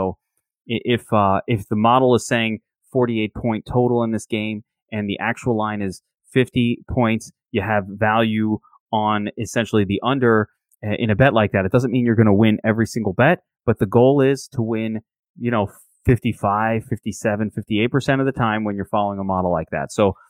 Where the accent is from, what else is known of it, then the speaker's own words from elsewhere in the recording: New York, United States; As a New Yorker, I use Cablevision, right?